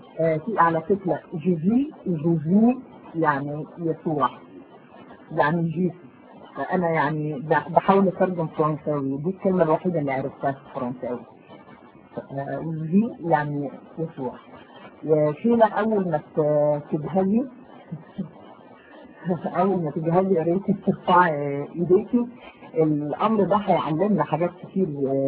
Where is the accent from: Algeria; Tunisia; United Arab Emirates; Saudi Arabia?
Algeria; وبعدين مرت سنين ودخلت المدرسة الابتدائي، وكان عندنا في يعني حتى دلوقتي احنا عندنا في الجزائر